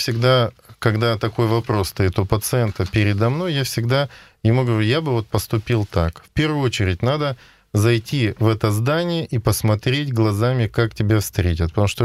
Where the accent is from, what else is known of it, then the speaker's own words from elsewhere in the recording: Sverdlovsk Oblast, Russia; now in Perm, Russia; Да, я приехал из Свердловской области